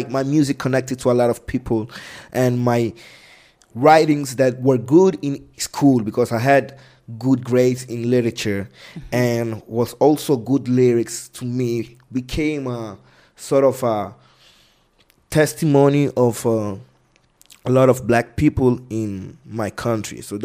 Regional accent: Palermo, Sicily, Italy; I come from Palermo, which is different.

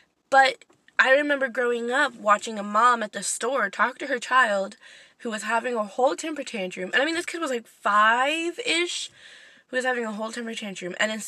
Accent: United States; Like, I'm from the United States, so it's super cool to be able to look up or look at my stats and see that I have listeners from Sweden and Norway.

